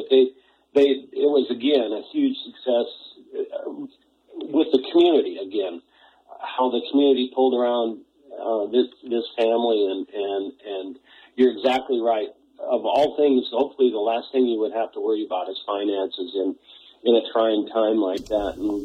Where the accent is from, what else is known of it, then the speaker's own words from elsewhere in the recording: Montana, United States; I'm born and raised in Montana, and it just never ceases to amaze me the goodness of the people of Montana, and especially the people of Malta here.